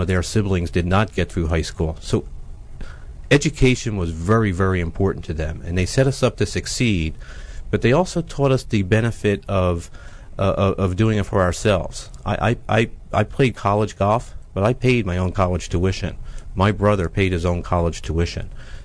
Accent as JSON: {"language": "English", "town": "Philadelphia", "region": "Pennsylvania", "country": "United States", "tie": "born or raised there", "moved": "yes", "said": "No, I'm originally from Philadelphia. Came down here 15 years ago."}